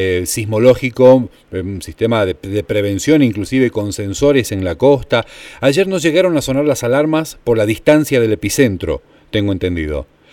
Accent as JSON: {"language": "Spanish", "country": "Argentina", "said": "nuestra solidaridad como hermanos argentinos"}